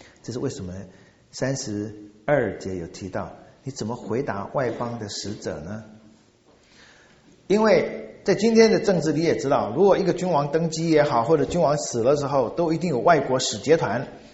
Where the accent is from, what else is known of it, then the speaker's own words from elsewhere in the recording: China; 那对我们中国人来讲